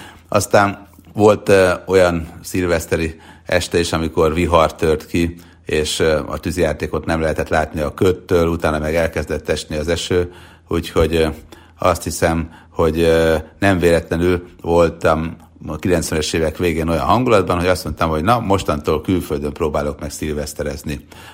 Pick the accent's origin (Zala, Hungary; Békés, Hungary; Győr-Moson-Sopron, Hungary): Győr-Moson-Sopron, Hungary; Sopron; now in Budapest, Hungary; réges-régen még, amikor felköltöztem Sopronból Budapestre, akkor itthon szilvesztereztem